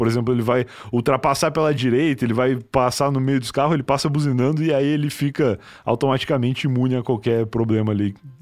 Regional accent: Rio Grande do Sul, Brazil; quando eu voltei, eu já reparava o sotaque dos gaúchos

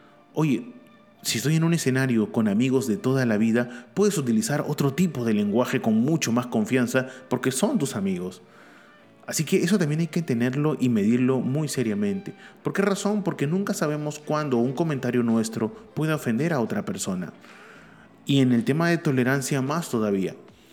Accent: Peru; Pero hay dos cosas que nosotros como peruanos decimos.

